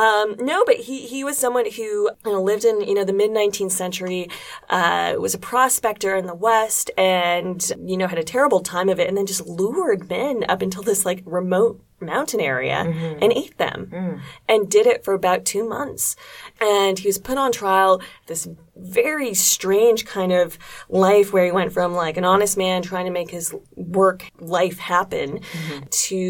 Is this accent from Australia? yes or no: no; Montreal, Quebec, Canada; also born or lived in Toronto; I was born and raised in Toronto. And then when I was about 5 or 6, we moved to Montreal. So that was the very early 90s.